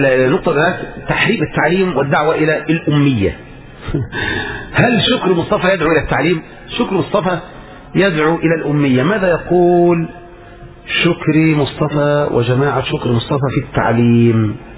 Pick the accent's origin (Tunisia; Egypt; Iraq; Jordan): Egypt; also born or lived in Saudi Arabia; اثرنا نعيش في مصر وتركنا السعوديه نعيش في مصر